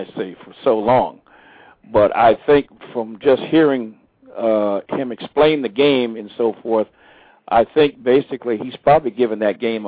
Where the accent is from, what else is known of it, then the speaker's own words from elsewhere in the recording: Chicago, Illinois, United States; Yes, I am. I'm originally from Chicago.